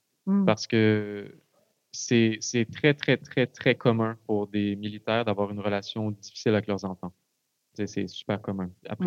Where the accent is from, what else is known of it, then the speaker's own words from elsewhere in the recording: Canada; en tant que Canadien, qu'est-ce qu'on est, qu'est-ce qu'on représente?